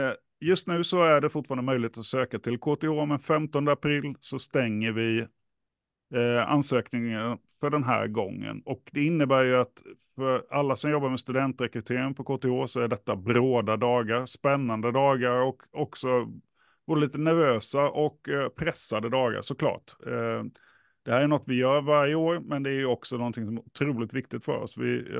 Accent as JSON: {"language": "Swedish", "region": "Småland", "country": "Sweden", "accent": "Småländska", "said": "Lyckligtvis så är det inte bara min småländska ni behöver lyssna på"}